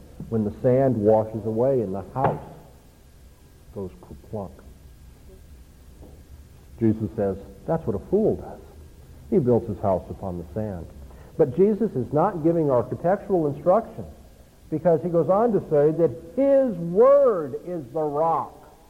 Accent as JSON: {"language": "English", "region": "California", "country": "United States", "said": "Now, I'm from Southern California"}